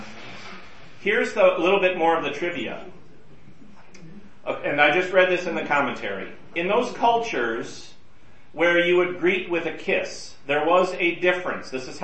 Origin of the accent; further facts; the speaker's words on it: United States; I'm an American and I'm a man, I don't do that.